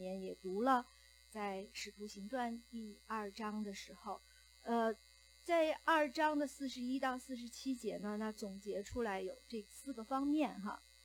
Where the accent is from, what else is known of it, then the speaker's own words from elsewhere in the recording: Beijing, China; 那我所熟悉的我的家乡北京的这个家庭教会是没有地点的，